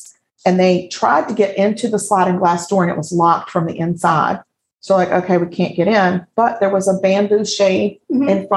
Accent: Scotland, United Kingdom; The wee hours of the morning, because I'm Scottish.

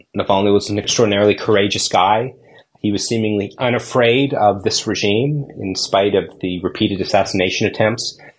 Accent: Toronto, Ontario, Canada; I grew up in Toronto. I don't speak a word of Russian. I've never been to Russia.

